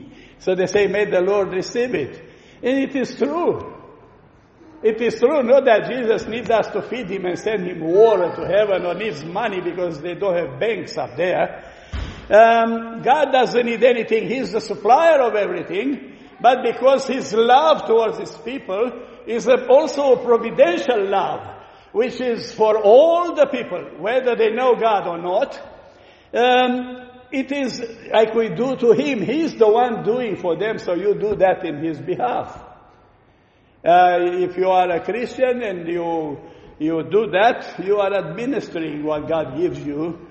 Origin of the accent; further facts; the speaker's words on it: Romania; We grew up in Romania, so about 90% or more of the people say they are Orthodox.